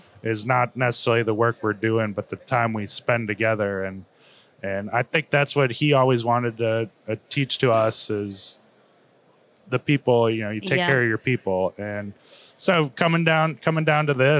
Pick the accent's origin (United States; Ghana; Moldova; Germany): United States; Wisconsin; I grew up in Wisconsin. I was going to school in Iowa. I'm moving across the country to Kentucky to a place I had never been before.